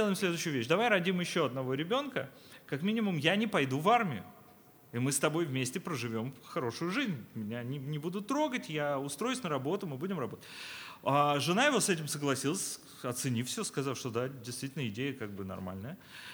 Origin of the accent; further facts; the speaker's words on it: Moscow, Russia; moved away as an adult; now in Germany; Я родился в Москве, в поколениях родился в Москве